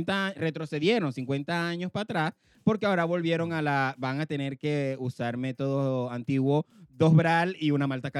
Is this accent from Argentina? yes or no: no; Venezuela; Y que no tenemos hijos y que venimos de Venezuela. O sea, de una cultura, de una mente tan cerrada.